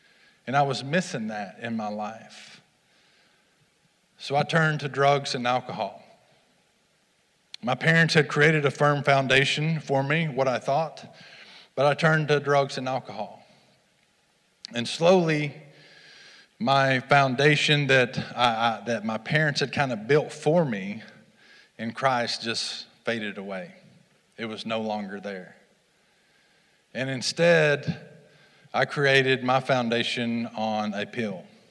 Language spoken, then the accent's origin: English; Kentucky, United States; I'm from Kentucky originally, and for the better part of 10 years, I struggled with drug and alcohol addiction.